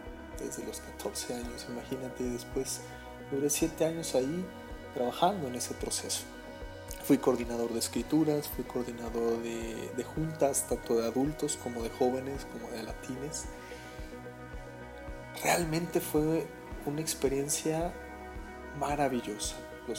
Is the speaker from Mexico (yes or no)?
yes; Cancún, Quintana Roo, Mexico; born there; also born or lived in Mérida; now in Mexico City, Mexico; Yo soy nacido en Cancún y de ahí me vine a la Ciudad de México aproximadamente hace casi ya 7 años. Tuve un paso por Mérida, viví 3 años en Mérida